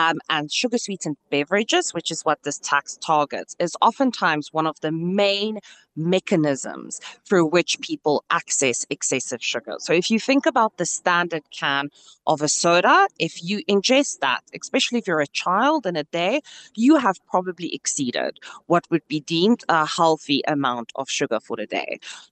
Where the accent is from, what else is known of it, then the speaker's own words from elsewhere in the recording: South Africa; So it's really crucial as a South African that you go and test yourself, and it's actually fairly simple.